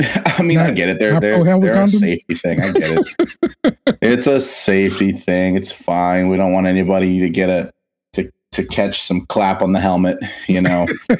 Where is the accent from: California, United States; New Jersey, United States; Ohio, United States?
California, United States; Los Angeles; I'm from Los Angeles, guys.